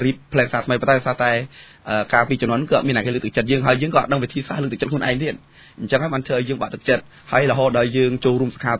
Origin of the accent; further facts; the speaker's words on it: Prey Veng, Cambodia; also born or lived in Banteay Meanchey; ខ្ញុំកើតនៅទីមានជ័យនៅក្រុងស្រីទភ័ណ្ឌទេបាទពេលខ្ញុំក្រោយមកទៀតក៏បានអាយុពី3ឆ្នាំនិយាយខ្ញុំយកមកនៅព្រៃវែង